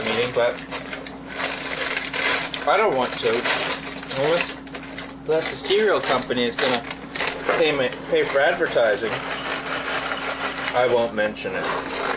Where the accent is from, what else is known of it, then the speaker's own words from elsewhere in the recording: Pennsylvania, United States; now in Boston, United States; I'm in Massachusetts. I grew up in Pennsylvania. 92, I came to Boston.